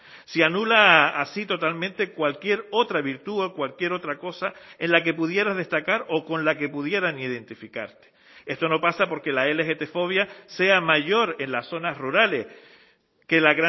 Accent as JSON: {"language": "Spanish", "town": "Moya", "region": "Canary Islands", "country": "Spain", "said": "yo vengo del mundo rural. Yo soy de la Villa de Moya, del que me siento tremendamente orgulloso. Un municipio que vive en la libertad y, además, la respeta."}